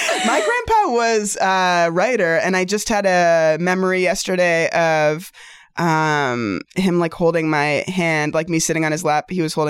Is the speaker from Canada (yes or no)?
yes; Canada; now in United States; I'm Canadian living here on a green card